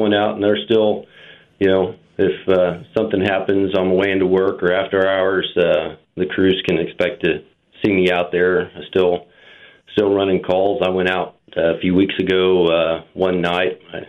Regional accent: Wichita, Kansas, United States; I grew up in Wichita. Attended Wichita schools, graduated from Northwest High School

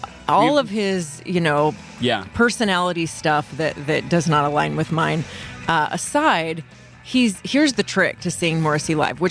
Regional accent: Texas, United States; Because growing up in North Central Texas

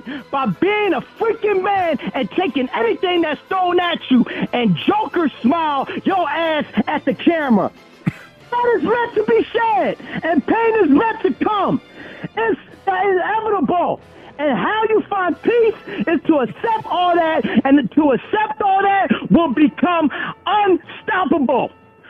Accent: Philadelphia, Pennsylvania, United States; from North Philly Hunting Park

